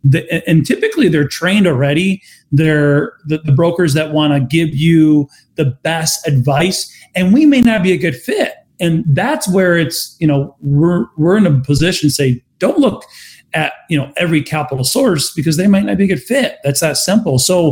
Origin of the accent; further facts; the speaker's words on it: Ireland; I call it the end of the rainbow. I'm Irish.